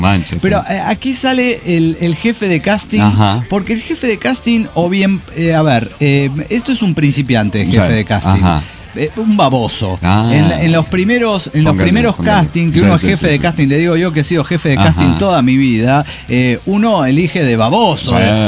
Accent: Bucaramanga, Santander, Colombia; de Bucaramanga

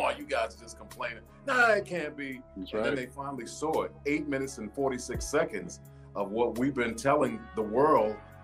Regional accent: Brooklyn, New York, United States; He's from Queens originally. I'm from Brooklyn.

